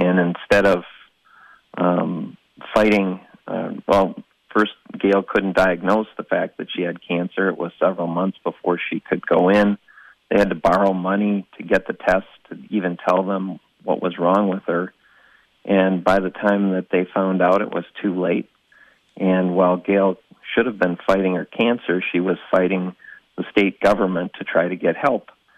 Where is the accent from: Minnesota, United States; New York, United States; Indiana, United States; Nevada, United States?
Minnesota, United States; St. Paul; also born or lived in Iron Range; Well, I'm a fifth generation Minnesota. I love our state. I was born on the Iron Range, and I grew up on Rice Street on the east side of St. Paul.